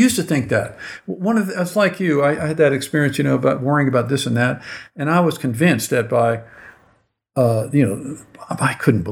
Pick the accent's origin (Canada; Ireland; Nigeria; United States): United States; Akron, Ohio; I grew up in Akron, and I grew up not far from Youngstown, really